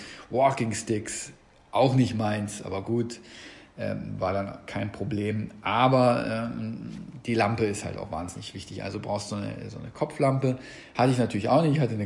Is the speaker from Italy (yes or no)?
yes; Trentino-Alto Adige, Italy; Ich war sehr viel wandern gewesen, bei uns in Südtirol, in Österreich, aber natürlich auch in der Schweiz